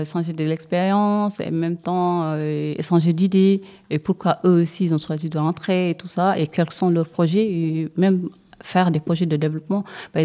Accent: Trarza, Mauritania; je suis mauritanienne et je suis Paul. Je ne sais pas si c'est ça que vous appelez communauté. Mais voilà, bon, et je suis de Traza.

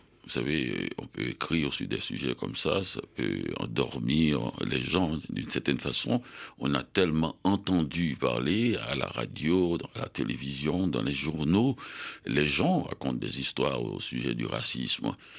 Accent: Haiti; now in North America; puisque je viens de la République d'Haïti, un pays qui était indépendant depuis plus de 200 ans, et je suis arrivé en 76 en Amérique du Nord.

